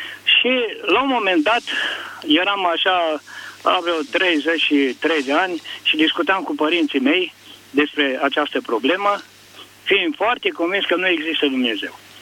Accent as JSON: {"language": "Romanian", "town": "Arad", "region": "Arad County", "country": "Romania"}